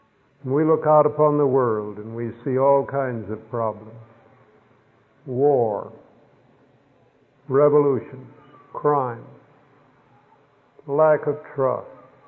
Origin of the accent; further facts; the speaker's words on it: Arizona, United States; born there; Yes, I was born in Arizona. My father was born in Arizona.